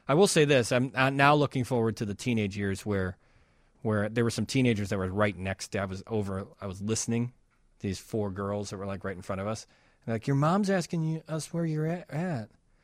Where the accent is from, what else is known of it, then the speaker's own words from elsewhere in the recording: Chicago, Illinois, United States; I wanted to make it just me in Chicago tonight. Yeah. I said, well, with me in my hometown.